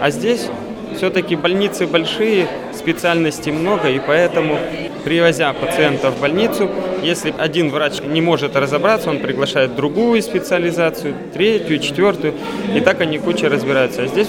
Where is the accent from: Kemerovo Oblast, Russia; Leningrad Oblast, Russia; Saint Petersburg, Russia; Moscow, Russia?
Leningrad Oblast, Russia; Podporozhye; now in Veliky Novgorod, Russia; Нет, я из Ленинградской области, из города Подпорожья.